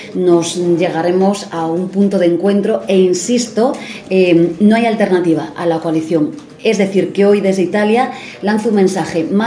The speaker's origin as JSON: {"language": "Spanish", "country": "Spain", "said": "a que se suban los salarios en España, y respeto absoluto a los sindicatos en mi país y en el conjunto del mundo."}